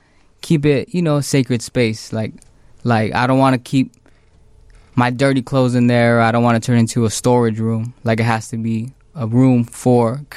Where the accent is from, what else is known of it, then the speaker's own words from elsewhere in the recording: Phoenix, Arizona, United States; Yep, born and raised, West Phoenix.